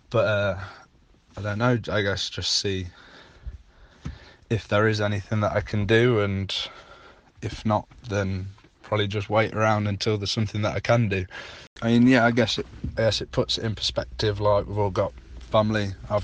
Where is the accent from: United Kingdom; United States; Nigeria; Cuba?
United Kingdom; Nottingham, East Midlands; from Nottingham.